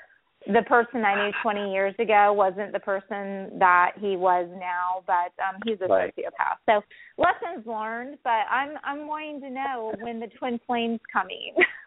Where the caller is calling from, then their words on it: Dallas, Texas, United States; I'm calling from Dallas.